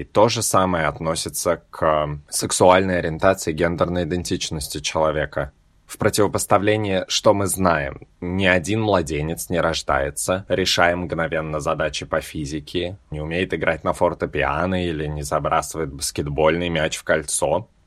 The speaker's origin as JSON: {"language": "Russian", "region": "Moscow", "country": "Russia", "tie": "born or raised there", "said": "Я родился и вырос в Москве."}